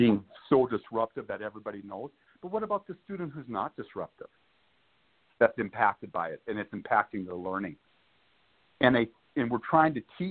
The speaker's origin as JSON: {"language": "English", "region": "North Dakota", "country": "United States", "tie": "born or raised there", "said": "growing up in North Dakota, the frigid below freezing temperatures and wind chills."}